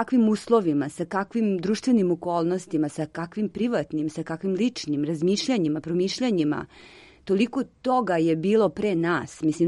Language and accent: Serbian; Serbia; ja sam ovde iz Srbije